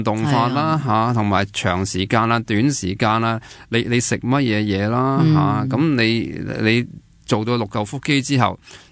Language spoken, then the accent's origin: Cantonese; Hong Kong; 我哋香港人最近经咗一排咁寒彻骨